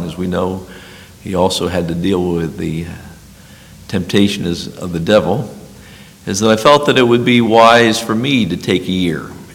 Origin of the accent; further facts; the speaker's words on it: New Jersey, United States; When I was a teenager in high school, I'm from New Jersey, I had attempted to read the Book of Mormon on various occasions